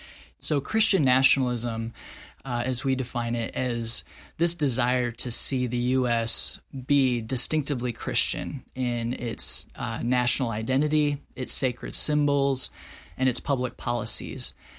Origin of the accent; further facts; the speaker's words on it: Midwest, United States; born or raised there